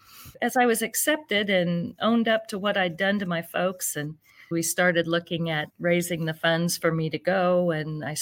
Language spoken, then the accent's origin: English; Phillipsburg, Kansas, United States; I grew up in Phillipsburg, Kansas. I spent my high school years telling everybody I would never marry a farmer.